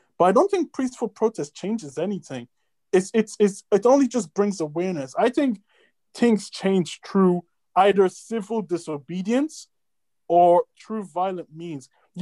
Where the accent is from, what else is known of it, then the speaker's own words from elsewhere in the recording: Ireland; I grew up in Ireland.